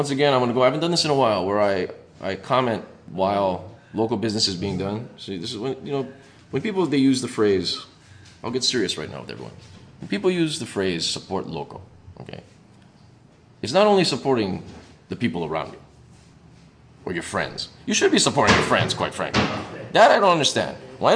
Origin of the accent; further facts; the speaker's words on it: Hawaii, United States; they trip out, first of all, that I'm from Hawaii and I like the Rockets.